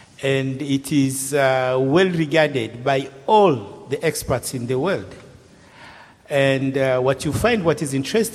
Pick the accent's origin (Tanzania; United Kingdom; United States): Tanzania; I'm from Tanzania